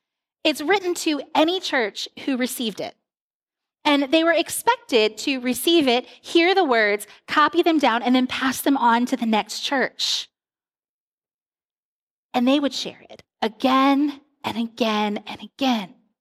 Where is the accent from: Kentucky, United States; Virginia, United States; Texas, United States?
Virginia, United States; Keezeltown; In fact, I rarely tell anyone that's where I'm from. I usually just say, I'm from Harrisonburg, Virginia, you know, James Madison University, like that town.